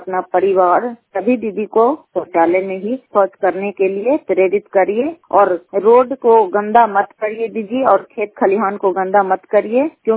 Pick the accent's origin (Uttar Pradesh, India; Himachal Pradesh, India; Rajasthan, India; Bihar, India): Bihar, India; Hariyatpur; गांव हरियातपुर, थाना नगर नौसा, पंचायत गुरारपुर, जिला नालंदा का निवासी हूँ।